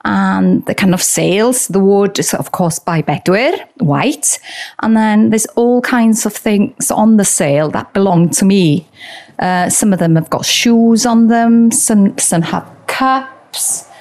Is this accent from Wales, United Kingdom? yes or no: yes; Wales, United Kingdom; first language Welsh; English is a second language; Yes, it is. And around here, most people would speak Welsh.